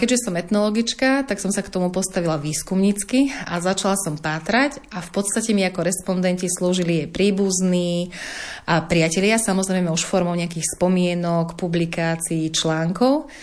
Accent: Banská Bystrica Region, Slovakia; sme obidve rodáčky z Novohradu, aj keď z rôznych častí teda nášho veľkého regiónu.

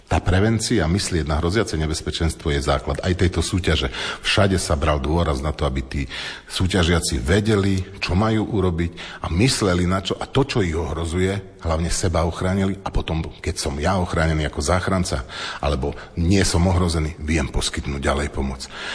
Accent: eastern Slovakia, Slovakia; Ja si veľakrát robím srandu, že my sme z východu a my východňari máme nielen 5T, ale aj 5C.

